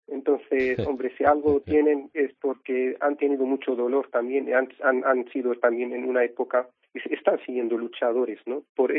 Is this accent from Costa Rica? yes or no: no; Syria; Spanish is a second language; now in Spain; Ahora me siento también español, entonces tengo otro país que tampoco he elegido. A mí me tocó, bueno, nacer en Siria y me tocó estar en España. No he elegido ningún país de los dos. Y me siento uno más de España